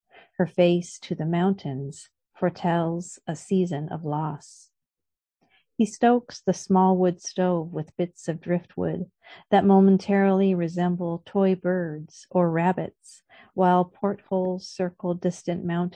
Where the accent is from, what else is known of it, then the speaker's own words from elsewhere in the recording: United States; now in Canada; And also just my place in Canada and as an American being in Canada.